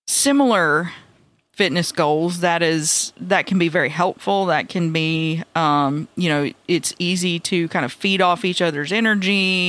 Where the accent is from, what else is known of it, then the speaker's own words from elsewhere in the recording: Florida, United States; Big babies from Florida.